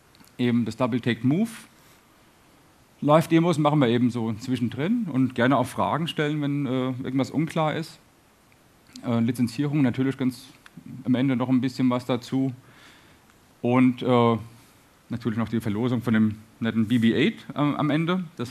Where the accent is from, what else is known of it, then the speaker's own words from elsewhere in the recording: Darmstadt, Hesse, Germany; willkommen auch von mir in meiner Heimatstadt Darmstadt.